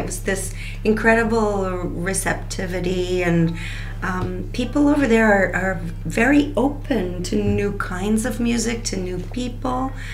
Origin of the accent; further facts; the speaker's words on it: Saint-Eugène, Ontario, Canada; I am. I'm from Saint-Eugène.